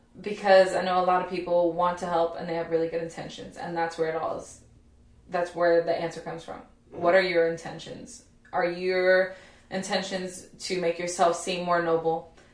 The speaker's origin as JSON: {"language": "English", "town": "Bronx", "region": "New York", "country": "United States", "tie": "born there", "also_born_or_lived": "Kansas", "said": "So I was born in the Bronx, and predominantly Latino and Black community. My family is 100% Puerto Rican."}